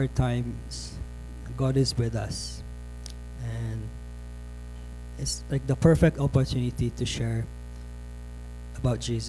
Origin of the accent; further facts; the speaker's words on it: Japan; I'm originally from Japan.